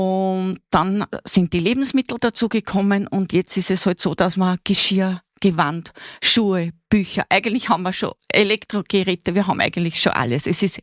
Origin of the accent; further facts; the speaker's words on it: Scheibbs, Lower Austria, Austria; now in Wieselburg, Austria; ich bin keine gebürtige Wieselburgerin, ich bin eine gebürtige Schepserin und habe dort auch meine Jugend verbracht.